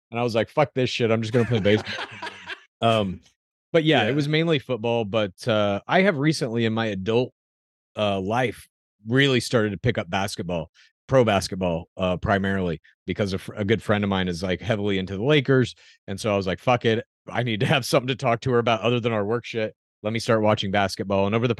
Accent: Dallas, Texas, United States; I grew up in Dallas

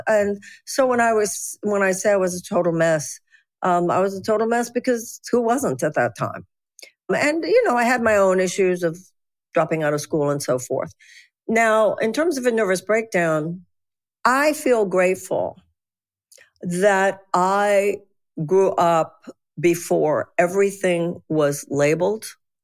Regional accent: Texas, United States; I'm a Jew from Texas. You know, Texans are not subtle people. Jews aren't subtle people.

